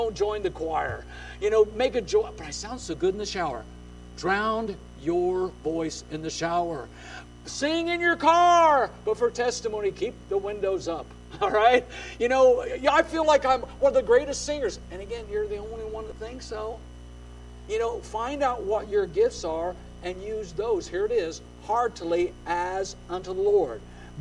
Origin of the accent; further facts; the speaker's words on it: Indiana, United States; You know, I grew up in Indiana.